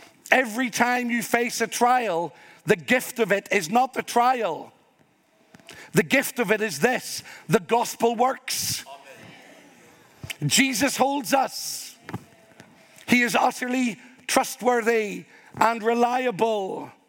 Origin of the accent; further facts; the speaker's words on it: Ireland; Your culture and mine, I am Irish.